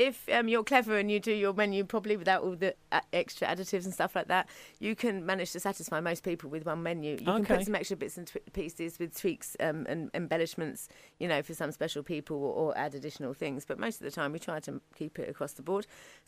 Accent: Brixton, London, United Kingdom; born there; I'm going to go to Brixton. I was born in Brixton.

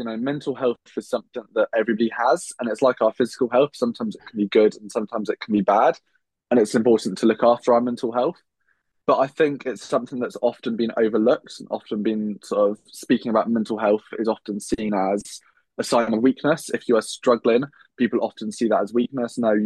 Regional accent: South West England, United Kingdom; I was like, I'm a kid from North Devon. Nobody's actually going to listen to me.

